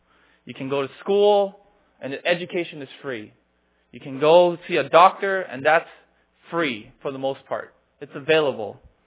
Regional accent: United States; Now, I'm American, so for now I'm American.

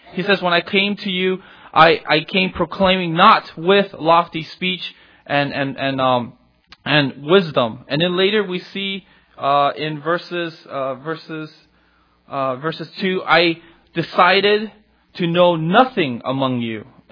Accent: United States; because I'm American.

